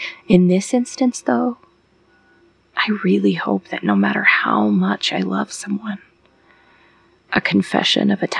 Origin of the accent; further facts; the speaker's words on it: Midwest, United States; born there; I was born on June 8th, 1990, to a single mother in a mid-sized, mediocre Midwest town.